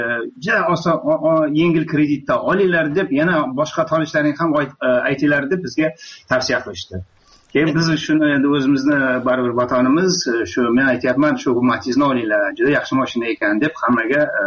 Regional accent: Astana, Kazakhstan; Men Astanadan

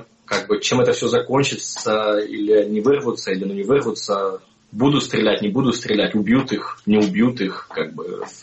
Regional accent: Ukraine; мне очень хотелось высказаться по этому поводу, как и как украинец

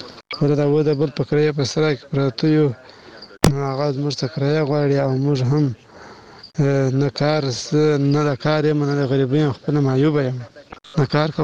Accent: Badghis, Afghanistan; also born or lived in Pakistan; now in Kandahar, Afghanistan; اصلي د بادغیس ولایته بنمنغاد ولسوالۍ یم، خو فلحال اوس په کندهار کې اوسېږم. موږ مهاجرین د پاکستان راغوښتي یو

